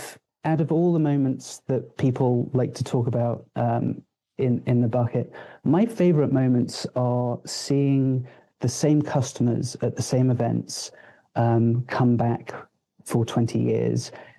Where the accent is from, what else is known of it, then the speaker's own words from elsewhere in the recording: England, United Kingdom; I'm originally from England